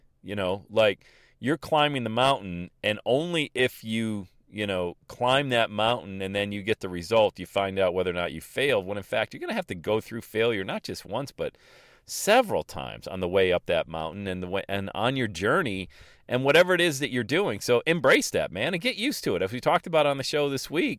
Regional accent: Ohio, United States; He's from Florida. I'm from Ohio.

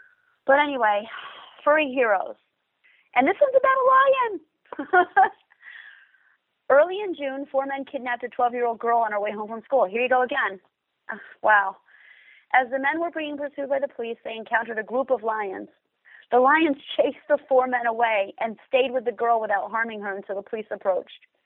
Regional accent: India; now in United States; I am Indian, and I am in the Bay Area

